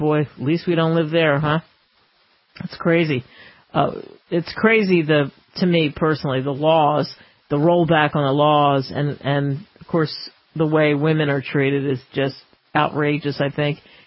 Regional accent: Philadelphia, Pennsylvania, United States; Philadelphia, my hometown, how many inches of snow?

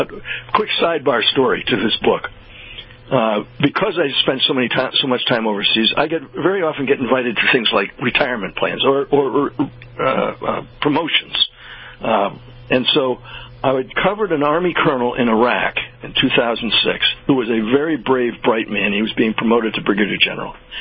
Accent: Texas, United States; born there; I was born in Texas in 43.

